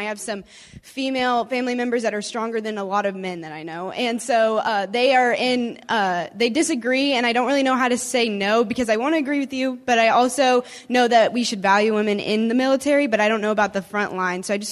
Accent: Kansas City, Missouri, United States; I'm from Kansas City, Missouri, the better side.

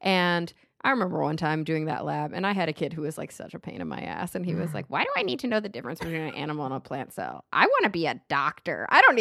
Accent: Texas, United States; And maybe it's because we came from Texas.

